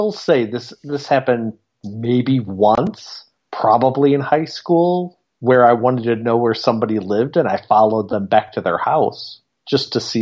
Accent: Naperville, Illinois, United States; my school – it was a suburban school. It was in Naperville, and there were definitely classes within Naperville.

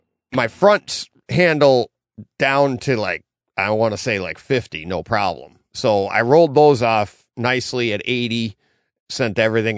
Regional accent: Franklin, Massachusetts, United States; now in Douglas, United States; I grew up in Franklin.

